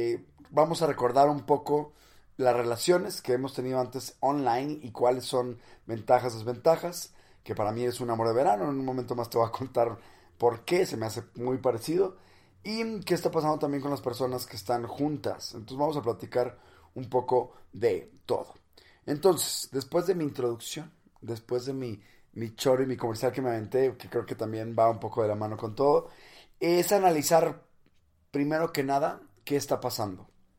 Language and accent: Spanish; Monterrey, Nuevo León, Mexico; No soy chilango, soy de Monterrey, del norte de México.